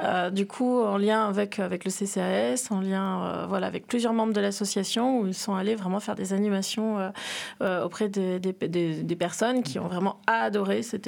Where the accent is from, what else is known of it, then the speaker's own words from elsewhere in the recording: Réunion, France; Mes parents sont réunionnais, je suis née à La Réunion, voilà.